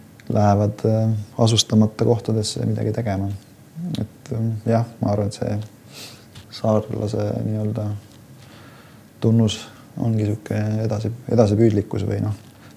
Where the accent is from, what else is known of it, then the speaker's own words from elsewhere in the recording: Saare County, Estonia; Mina olen Saaremaalt pärit.